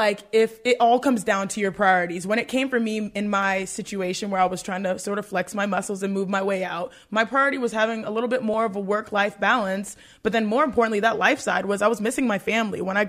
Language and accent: English; Houston, Texas, United States; It all comes back to my home state, my hometown of Houston.